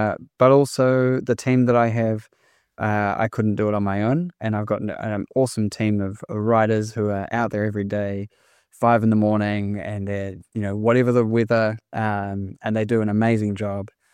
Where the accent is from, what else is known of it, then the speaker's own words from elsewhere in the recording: Dunedin, Otago, New Zealand; So I grew up in Dunedin and studied at Otago, did a commerce degree.